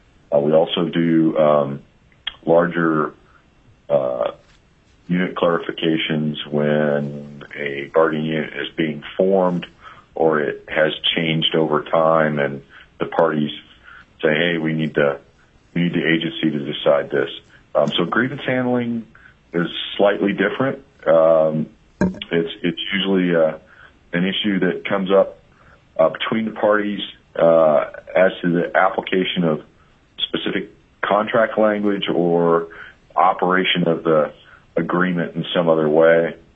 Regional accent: Anchorage, Alaska, United States; I'm from Anchorage, Alaska.

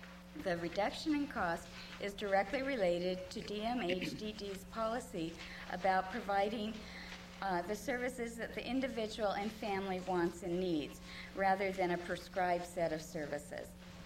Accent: Fairbanks, Alaska, United States; I'm from Fairbanks.

